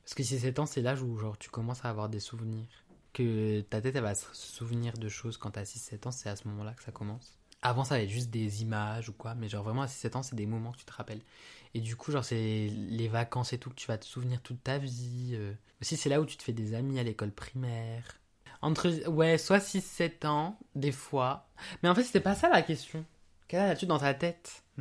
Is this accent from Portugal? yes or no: yes; Portugal; je suis pas français de base, je suis portugais.